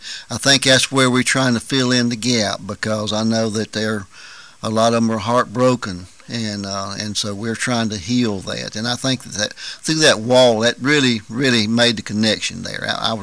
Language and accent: English; Roebuck, South Carolina, United States; I'm originally from Spartanburg, a little dinky town called Roebuck.